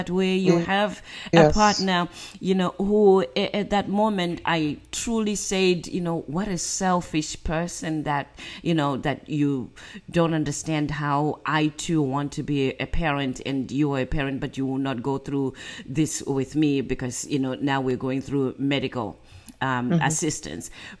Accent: Zimbabwe; I am also a very African American. Mm-hmm. Very African, actually. I'm originally from Zimbabwe.

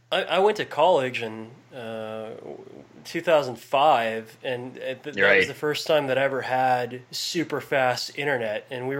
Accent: United States; because I'm an American, I never really... I rarely saw

